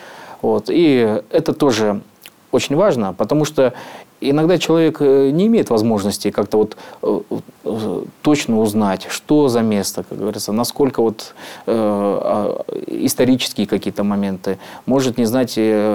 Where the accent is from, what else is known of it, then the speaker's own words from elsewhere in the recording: Novosibirsk, Novosibirsk Oblast, Russia; Я говорю: «Я из Новосибирска».